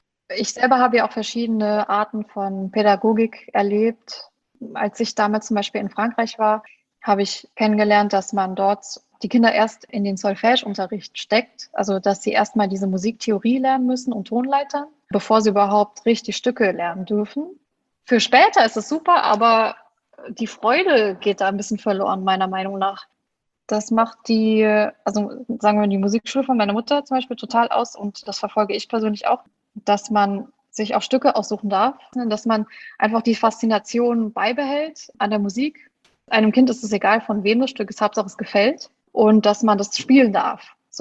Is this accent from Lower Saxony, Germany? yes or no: no; Saarland, Germany; meine Heimat ist ja das Saarland, da wo auch meine Eltern sind.